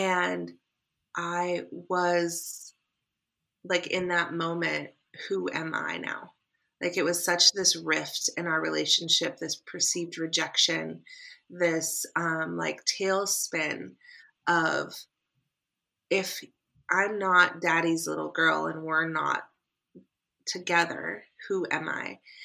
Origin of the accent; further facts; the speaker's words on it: Arizona, United States; also born or lived in Oregon; I was born in Arizona, but we lived in Oregon for a long time. And then we moved back here when I was like 9 in Arizona.